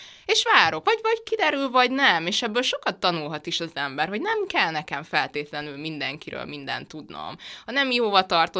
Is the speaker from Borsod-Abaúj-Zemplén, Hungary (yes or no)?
no; Budapest, Hungary; Én budapesti vagyok, amúgy 9. kerületben lakom.